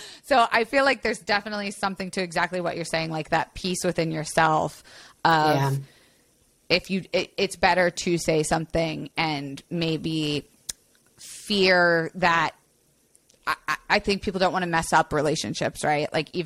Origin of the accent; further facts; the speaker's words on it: Florida, United States; I grew up in Florida.